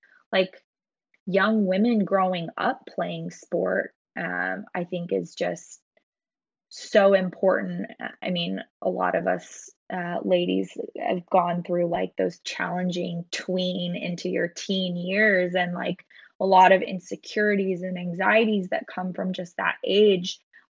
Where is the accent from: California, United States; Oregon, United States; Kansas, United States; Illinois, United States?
Oregon, United States; Portland; I actually grew up here in Portland too. So a lot of my family lives here, and growing up in Portland, sort of Nike, and being in Oregon